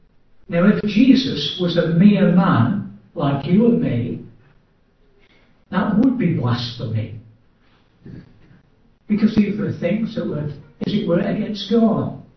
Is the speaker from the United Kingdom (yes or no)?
yes; Stoke-on-Trent, West Midlands, United Kingdom; now in Warwick, United Kingdom; I come from Stoke, just like I come from Stoke. I've lived 73 years of my life in Stoke.